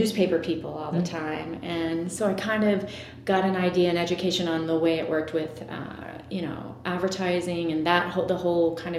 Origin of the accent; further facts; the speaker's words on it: Indiana, United States; I grew up in Indiana.